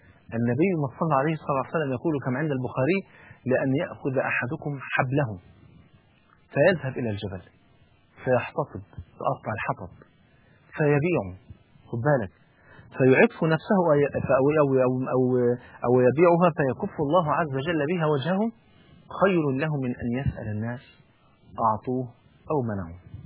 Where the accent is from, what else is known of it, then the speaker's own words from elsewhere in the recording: Egypt; يعني المثل البلدي اللي عندنا في مصر